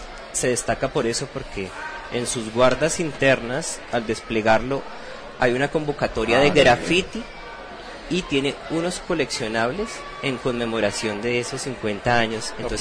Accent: Bogotá, Bogotá D.C., Colombia; Yo soy de Bogotá.

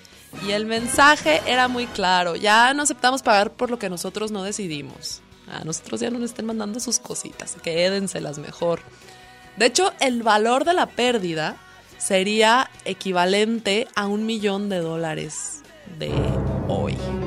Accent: Mexico City, Mexico; also born or lived in Guadalajara / Aguascalientes / Mérida / Tijuana; Yo soy originario de México, de ahí salí a los 18 en dirección a Guadalajara y he vivido en Aguascalientes, Mérida, Tijuana, Ciudad Valles y ahora otra vez aquí.

